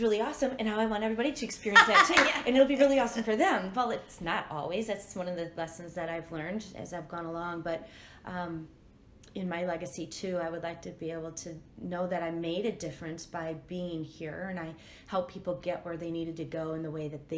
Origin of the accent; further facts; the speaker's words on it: Madison, United States; I had always done them in Madison, which was basically my hometown, and it was in my backyard.